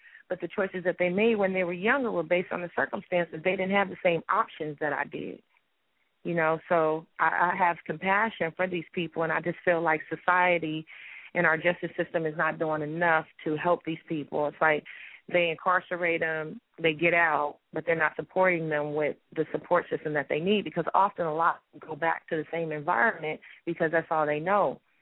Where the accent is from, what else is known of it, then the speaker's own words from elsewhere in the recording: Pomona, California, United States; also born or lived in Compton; I was born in Compton. and I came to Pomona when I was about 4 years old, but I was raised in Pomona, the IE, so I'm an IE girl.